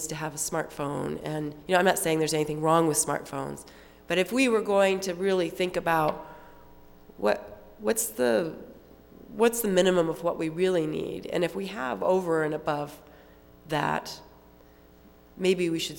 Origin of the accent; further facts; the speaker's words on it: Boston, Massachusetts, United States; And I'm from the Boston area, so he was someone that was very important in our lives.